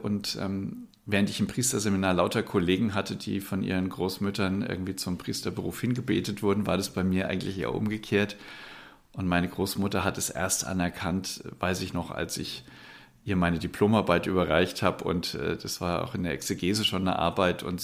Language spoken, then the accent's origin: German; Hammelburg, Bavaria, Germany; ich komme aus einer Kleinstadt, aus Hammelburg